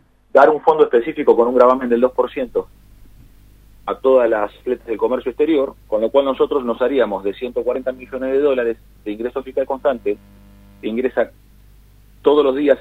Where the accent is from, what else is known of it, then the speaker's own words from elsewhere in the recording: Argentina; somos los argentinos